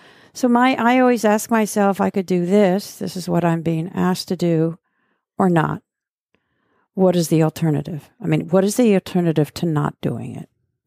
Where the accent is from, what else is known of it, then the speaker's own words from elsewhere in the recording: Montana, United States; There's still, like, we're from Montana